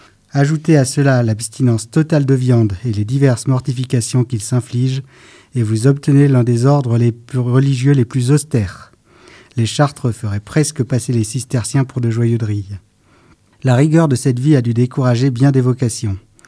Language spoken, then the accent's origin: French; Grenoble, Auvergne-Rhône-Alpes, France; moved away; je suis un grenoblois émigré en Picardie.